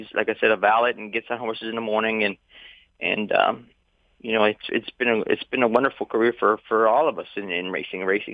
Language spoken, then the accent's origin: English; Chicago, Illinois, United States; We grew up in Chicago. Went to Our Lady of the Angels, a grade school, which has since now burned down and it's not there anymore.